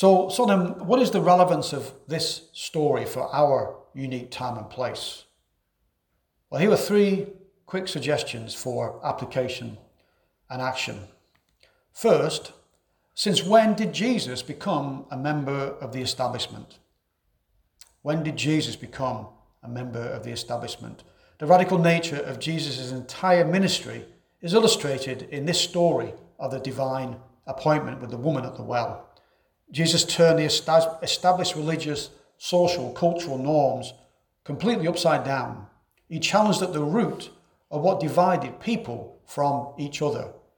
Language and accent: English; England, United Kingdom; I grew up in England